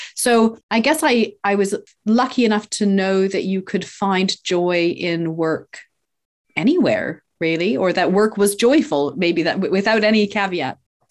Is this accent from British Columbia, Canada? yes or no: yes; British Columbia, Canada; moved away as an adult; now in United Kingdom; I'm originally from Canada. I hail from Vancouver Island, so very west coast. I had a very non-traditional upbringing in the woods of British Columbia and spent up until I was 25 there, and then came over to England for love and came for a year. Still here, 17 years later